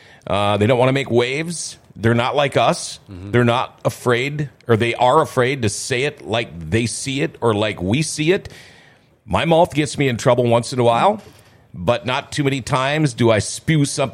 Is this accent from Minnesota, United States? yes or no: yes; Minnesota, United States; you know, it's funny from me being a Minnesotan, you get up to Grand Rapids and Lake of the Woods area